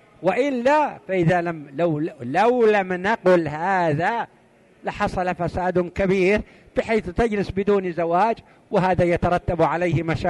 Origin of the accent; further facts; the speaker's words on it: Mecca, Makkah Province, Saudi Arabia; وعاشت عندنا في مكة